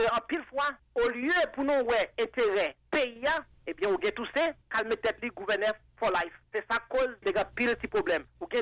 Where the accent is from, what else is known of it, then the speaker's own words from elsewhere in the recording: Haiti; Mais si on est haïtien, pourtant, de un peuple pareil comme ça. Même là en Haïti, là, moi, même en Haïti, ma passé mal dans ma chéo.